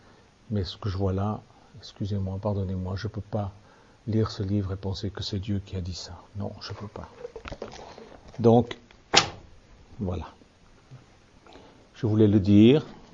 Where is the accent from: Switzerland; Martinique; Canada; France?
Switzerland; Je suis suisse